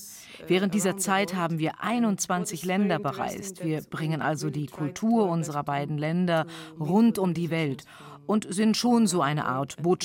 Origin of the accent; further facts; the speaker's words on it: Ukraine; German is a second language; Als Ukrainerin konnte ich überhaupt kein Polnisch, aber es war sehr einfach für mich, diese Sprache zu lernen.